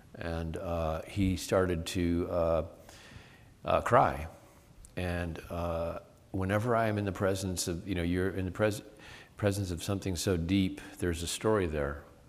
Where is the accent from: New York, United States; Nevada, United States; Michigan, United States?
Michigan, United States; Traverse City; But I felt, growing up in Traverse City, Michigan, I remembered, so this is a generation and a half ahead of me, and I felt the discontent on the street.